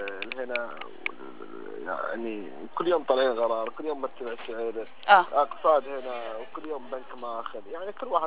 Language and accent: Arabic; Kuwait; born there; لا الكويت